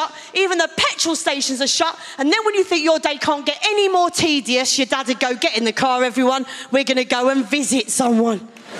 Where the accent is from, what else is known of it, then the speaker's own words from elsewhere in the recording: Maidstone, South East England, United Kingdom; I grew up in Maidstone. That's a Mills and Boone and an Argos catalogue.